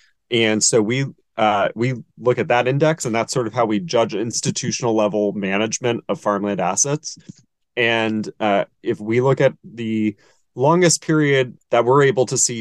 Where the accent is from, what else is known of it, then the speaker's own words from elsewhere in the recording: New York, United States; I grew up in New York's Hudson Valley, so I was fortunate to be around agriculture for much of my childhood.